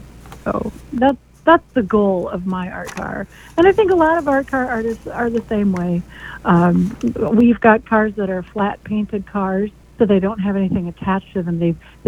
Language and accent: English; Minnesota, United States; now in Finland, United States; I'm a transplant from the Twin Cities. I moved up to Finland, Minnesota, 3 years ago